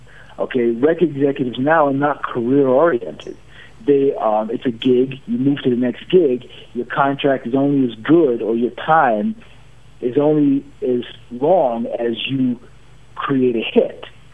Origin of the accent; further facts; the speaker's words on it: United States; born there; I'm an American, and I was born here. This is my home. I am a product of this country